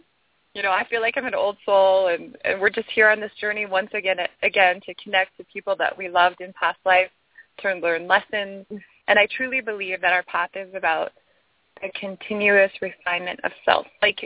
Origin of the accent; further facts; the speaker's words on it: Marin County, California, United States; I grew up in Marin County in San Francisco.